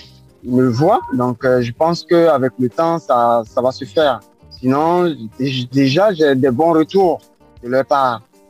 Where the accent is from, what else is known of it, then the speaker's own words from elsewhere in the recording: Côte d’Ivoire; moved away as an adult; now in Paris, France; j'ai quitté la Côte d'Ivoire dans les années 2000 pour continuer mes études ici.